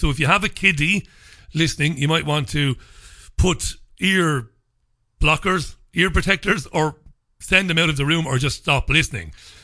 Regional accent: Ireland; And I'd be fairly hypocritical because I'm not English. I'm Irish.

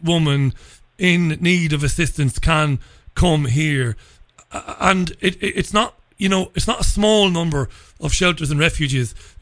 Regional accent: Ireland; now in United Kingdom; I'm an Irish guy living in England.

